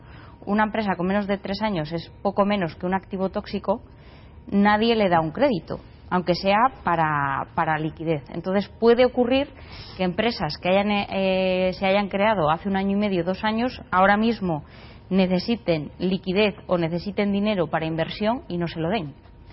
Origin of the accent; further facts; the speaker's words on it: León, Castile and León, Spain; Por Valladolid, a pesar de que soy de León.